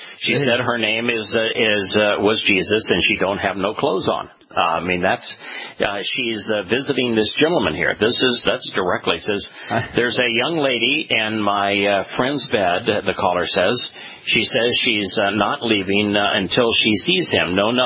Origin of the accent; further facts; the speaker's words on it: Los Angeles, California, United States; because I grew up in Los Angeles and that's San Francisco.